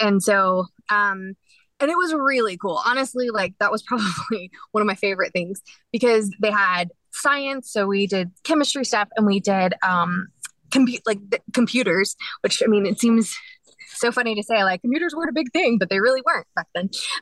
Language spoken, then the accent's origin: English; Dallas, Texas, United States; born there; Yes, I was born in Dallas.